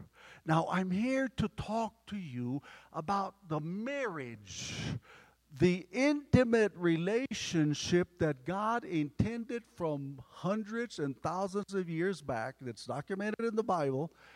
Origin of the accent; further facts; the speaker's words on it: Texas, United States; I come from Texas, cow country, only to find the real cowboys up here.